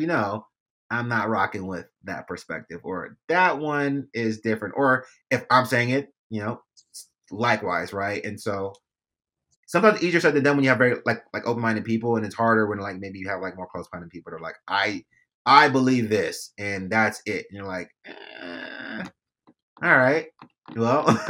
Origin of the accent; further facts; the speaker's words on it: California, United States; I grew up in Cali.